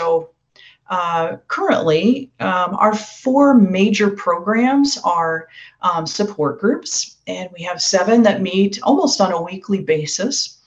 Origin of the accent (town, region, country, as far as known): Iowa, United States; born there; moved away as an adult; also born or lived in San Francisco